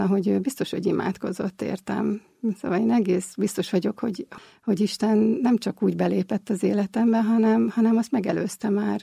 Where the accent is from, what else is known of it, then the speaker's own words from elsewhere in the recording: Budapest, Hungary; born there; Budapesten születtem, egy ateista családban nőttem fel, igazából édesapa nélkül.